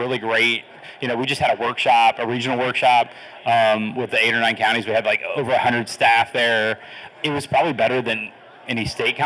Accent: Ohio, United States; And, you know, Tate was from Virginia. I'm from Ohio.

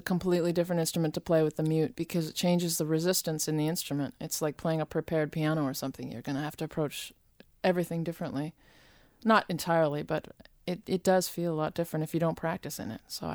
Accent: Cedar, British Columbia, Canada; actually outside of Nanaimo in Cedar. I have to be very correct about that because my sister and I grew up in Cedar by the Sea.

